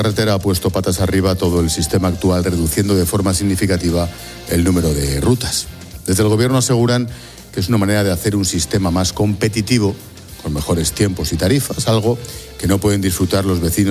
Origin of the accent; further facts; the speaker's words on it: Madrid, Community of Madrid, Spain; Oye, claro, yo soy de Madrid, yo este problema no lo tengo.